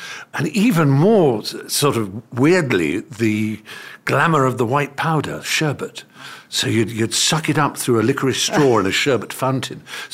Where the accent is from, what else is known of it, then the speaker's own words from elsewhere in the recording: East of England, United Kingdom; We grew up in Norfolk